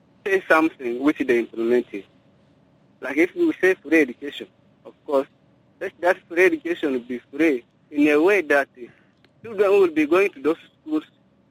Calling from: Yambio, Western Equatoria, South Sudan; I'm calling from Yambio.

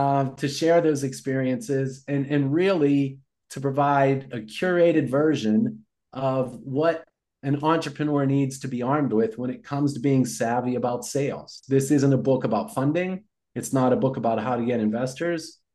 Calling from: New Orleans, Louisiana, United States; Metro New Orleans.

